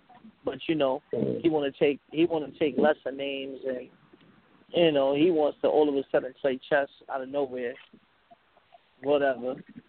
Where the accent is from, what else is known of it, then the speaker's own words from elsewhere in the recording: Brooklyn, New York, United States; that was just for me being young, growing up in Brooklyn.